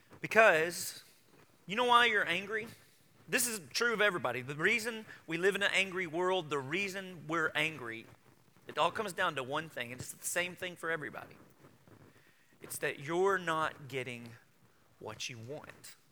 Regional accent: the South, United States; We've been taught, we grew up in the South, we've been taught behavior modification.

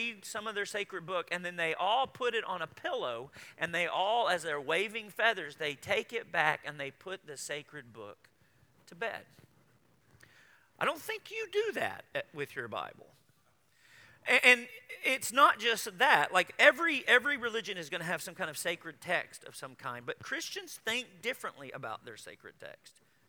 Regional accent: Benton, Arkansas, United States; So when I was growing up in Benton, Arkansas, Simran Gutral came and lived with us at our house.

